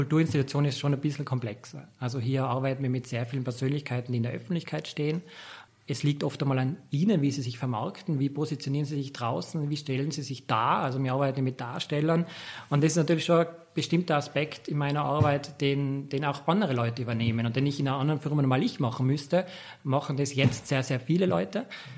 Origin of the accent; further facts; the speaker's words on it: Tyrol, Austria; Und als Tiroler ist es, glaube ich, auch nicht der Zufall, dass man in Tourismus startet, weil natürlich wir sehr tourismusdominiert sind.